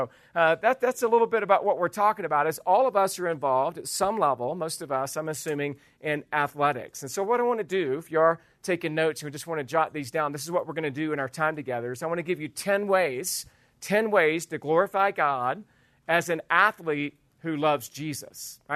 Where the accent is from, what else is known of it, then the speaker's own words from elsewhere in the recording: Georgia, United States; I'm from Georgia originally, so we're big Bulldog fans.